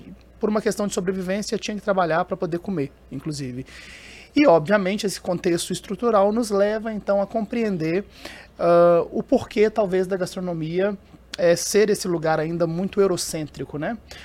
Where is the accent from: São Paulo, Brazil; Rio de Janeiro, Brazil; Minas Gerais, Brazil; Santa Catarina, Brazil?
Minas Gerais, Brazil; eu sou de Minas Gerais, né? Uhum. E eu vejo com um lugar de fala como que o meu estado de origem é um estado racista. E eu falo isso, eu sou mineiro, vivi na pele